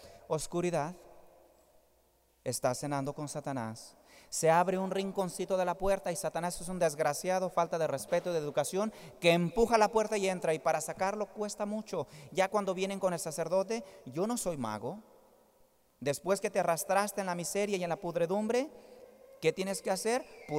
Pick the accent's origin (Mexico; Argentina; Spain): Mexico; Jalisco; Como decimos en mi país, en Jalisco, el que por su gusto es güey.